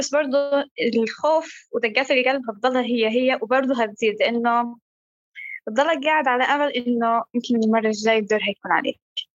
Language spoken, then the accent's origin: Arabic; Gaza, Gaza Strip, Palestine; فمع الأسف برضو هندسة الجينات مش موجود عندنا بغزة.